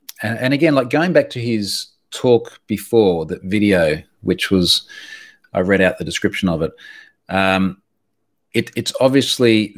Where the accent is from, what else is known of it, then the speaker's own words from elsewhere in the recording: Australia; Now, keeping in mind, again, as an Australian, I'm not aware of a lot of your political commentators in the US